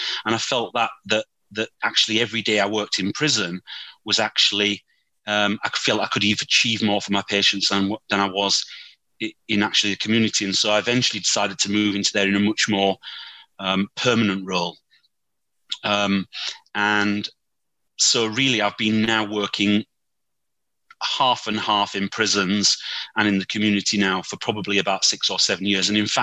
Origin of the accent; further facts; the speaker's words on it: Holmfirth, Yorkshire and the Humber, United Kingdom; I am 49 years old. I'm 50 in 2 weeks' time. I was born in Yorkshire in a small town called Home Firth, which for some older people may well know as where a BBC programme called Last of the Summer Wine was filmed. It's a beautiful little Yorkshire town.